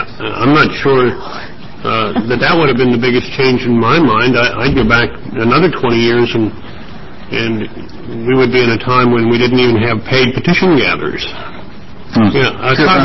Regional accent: Pennsylvania, United States; moved away as an adult; now in Oregon, United States; I grew up in Pennsylvania. Now, I've been in Oregon probably at least nine-tenths of Senator Atkinson's life, if not more.

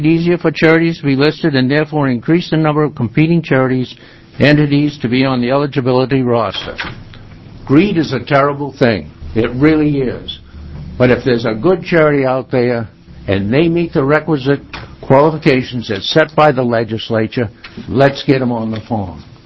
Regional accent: Salem, Oregon, United States; Myself, I'm from Salem.

